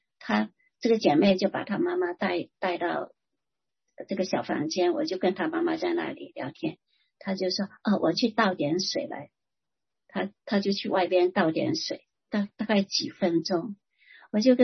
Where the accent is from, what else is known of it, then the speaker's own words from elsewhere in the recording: Shantou, Guangdong, China; first language Teochew; 他只会讲家乡话，就是跟我一样的家乡话，汕头话，潮州话。